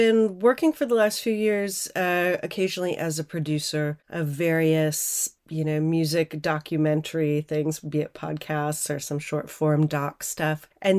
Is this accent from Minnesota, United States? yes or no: yes; Minneapolis, Minnesota, United States; being in my early 40s, I grew up in Minneapolis, kind of same time as you.